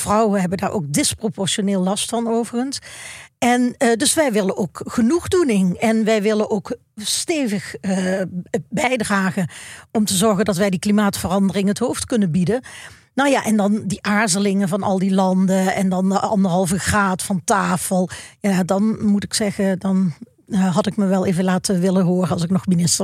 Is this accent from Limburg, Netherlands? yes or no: yes; Maastricht, Limburg, Netherlands; ik ben opgegroeid in Maastricht. En Maastricht is best... was best een klassenmaatschappij.